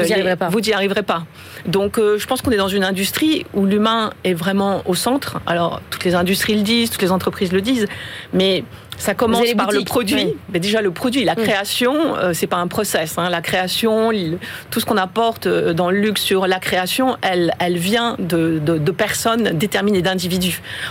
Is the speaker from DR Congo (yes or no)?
no; France; also born or lived in China; Je suis française, mais je suis récente en France.